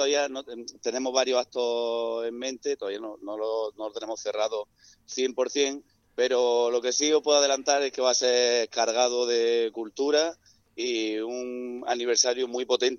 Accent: Spain; Somos los únicos españoles, todos los demás son países latinoamericanos, no, lo único español somos nosotros.

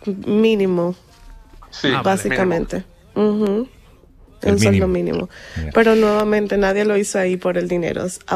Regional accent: Dominican Republic; Soy de República Dominicana y también es como una palabra del Caribe.

